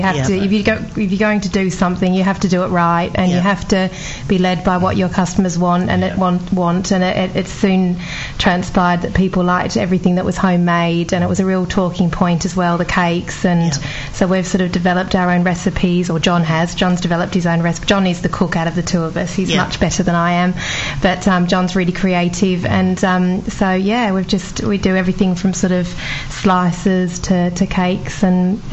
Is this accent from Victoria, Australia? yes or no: yes; Melbourne, Victoria, Australia; moved away as an adult; I'm from Australia. I grew up in Melbourne. I've only lived here since I was in my early 20s. So we have a huge Italian influence in Melbourne.